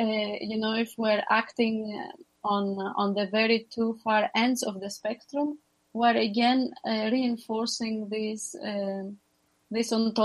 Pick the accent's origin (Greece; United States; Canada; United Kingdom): Greece; English is a second language; I come from Greece.